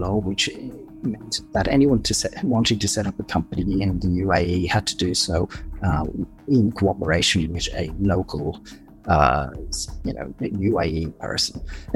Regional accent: Dublin, Leinster, Ireland; I grew up in Dublin

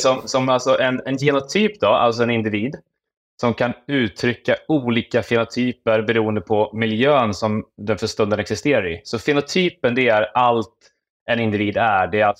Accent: Jämtland County, Sweden; Född och uppvuxen i Jämtland, och där uppe i norr är det lite som så att man får välja ut intresse utifrån tre kategorier: bilar, jakt eller fiske.

